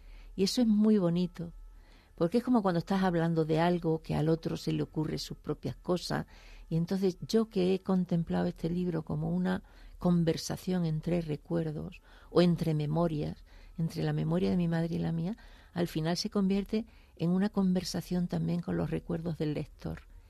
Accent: Zafra, Extremadura, Spain; me iban surgiendo mis propias anécdotas de mi infancia en Zafra

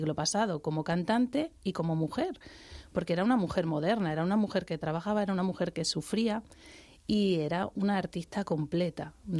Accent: Extremadura, Spain; Sí, bueno, y española, que soy la primera española.

